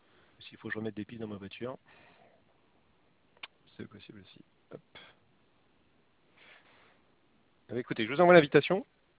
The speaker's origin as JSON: {"language": "French", "region": "Brittany", "country": "France", "said": "Excusez-moi, je suis breton."}